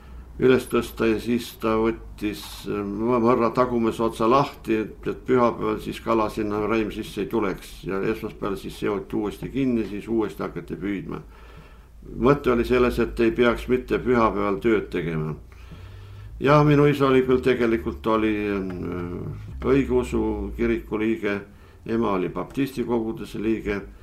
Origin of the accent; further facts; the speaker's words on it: Tahkuranna, Pärnu County, Estonia; Olen sündinud Pärnumaal Tahkurannas, mereäärses väikeses Tahku külas.